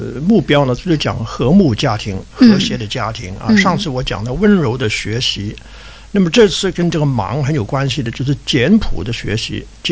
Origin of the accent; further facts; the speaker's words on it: Hong Kong; 其实那因为我在香港长大了，我以前在香港讲过的